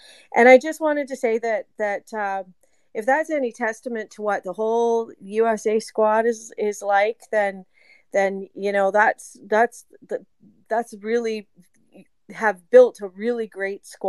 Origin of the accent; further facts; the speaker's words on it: Canada; I'm Canadian, so it didn't kind of go our way